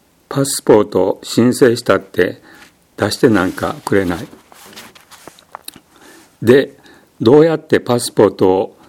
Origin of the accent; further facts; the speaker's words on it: Kagoshima, Japan; 出身は鹿児島県です。ずっと薩摩半島の南の端に近い、一番近い町の知覧まで約3里ぐらいのところです。